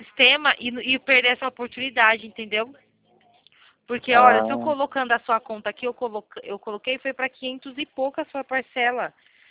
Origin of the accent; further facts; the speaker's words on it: Itatiba, São Paulo, Brazil; eu sou aqui de São Paulo, Itatiba.